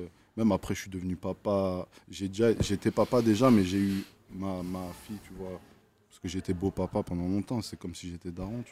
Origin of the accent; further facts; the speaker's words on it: Creutzwald, Grand Est, France; born there; Je suis né à Creutzwald, mon gars, dis-toi. Donc Creutzwald, tu vois, c'est un patelin en Moselle